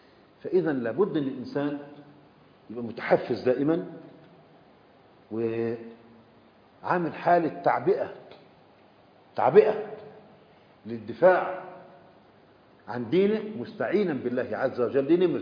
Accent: Egypt; من عجب عندنا في مصر

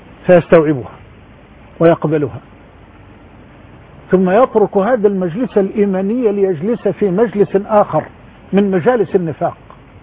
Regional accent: Egypt

